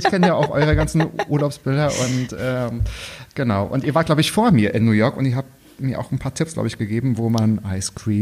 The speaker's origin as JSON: {"language": "German", "region": "Mecklenburg-Vorpommern", "country": "Germany", "tie": "born or raised there", "said": "ich bin zwar, ich sage mal, so halb im Wald aufgewachsen, ich komme aus Mecklenburg, aus dem Müritzen Nationalpark."}